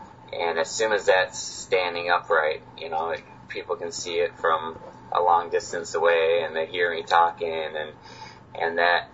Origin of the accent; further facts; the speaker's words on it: Minnesota, United States; I'm very easygoing, and I'm from Minnesota, and they call it Minnesota Nice, where you... Yeah, you're just like a very humble person